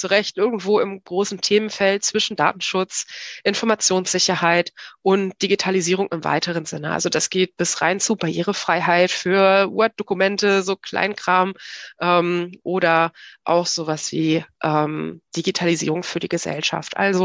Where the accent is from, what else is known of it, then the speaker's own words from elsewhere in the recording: Lower Saxony, Germany; Ich bin in der Region Hannover aufgewachsen, bin dann zu meinem Studium in die große Stadt gezogen